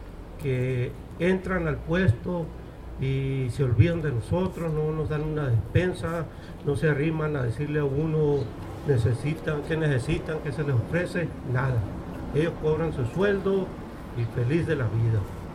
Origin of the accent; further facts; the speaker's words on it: Pozo Prieto, Sonora, Mexico; yo vengo de Pozo Prieto, de la región de aquí de Caborca.